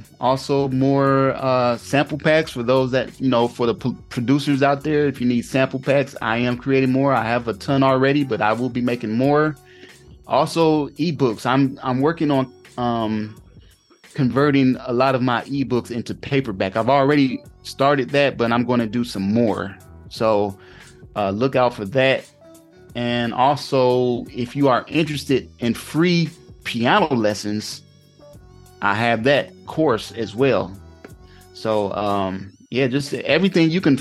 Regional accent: Cleveland, Ohio, United States; now in Atlanta, United States; But see, I'm originally from Cleveland, so you know I'm Midwest at heart. But I mean, but I've been in Atlanta since 2005

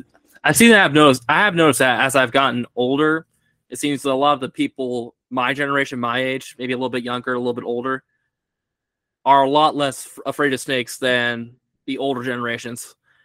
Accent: United States; Well, the thing is, I'm from the United States, obviously.

